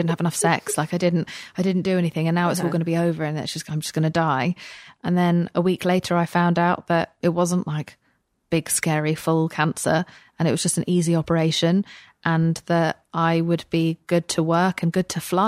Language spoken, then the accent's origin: English; England, United Kingdom; But also, I am an English person and no one else there was English.